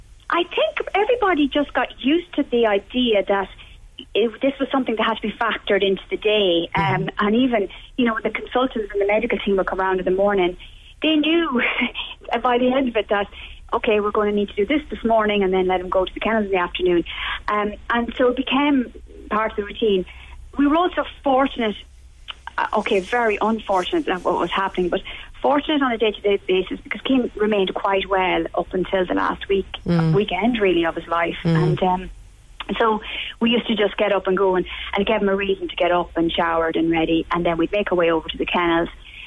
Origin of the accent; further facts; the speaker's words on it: Longford, Leinster, Ireland; So we're from Longford, so 2 hours away.